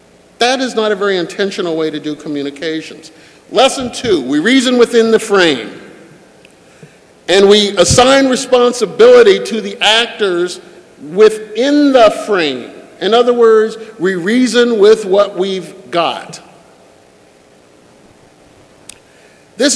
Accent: Minnesota, United States; also born or lived in Iowa; I grew up in Minnesota and Iowa, and cows didn't do that.

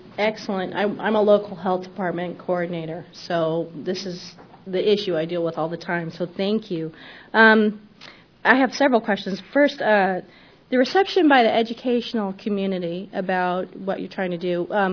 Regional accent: Washington, United States; And I'm from Washington State.

